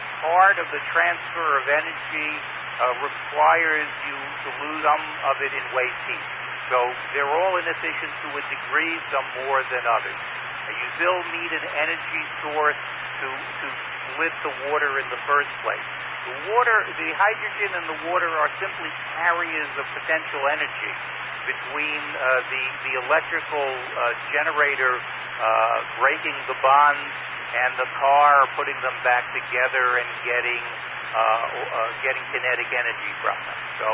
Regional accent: Brooklyn, New York, United States; having been born and brought up in Brooklyn

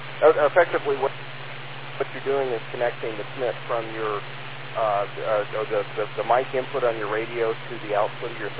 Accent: California, United States; but I come from California, and the police cars actually use this scenario.

